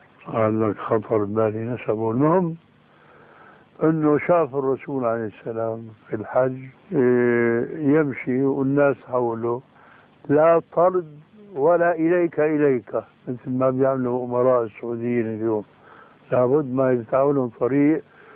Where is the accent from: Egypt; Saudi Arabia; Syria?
Syria; بسموه عندنا بالشام برزان